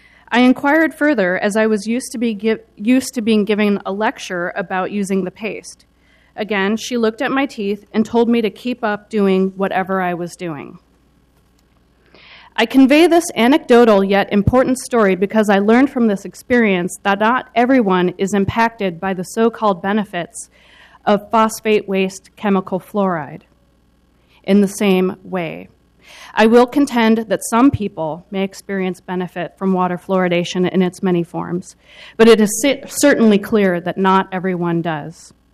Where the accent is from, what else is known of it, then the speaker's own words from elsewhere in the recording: Minneapolis, Minnesota, United States; I grew up in Minneapolis, Minnesota, a city that has a number of similarities to Portland.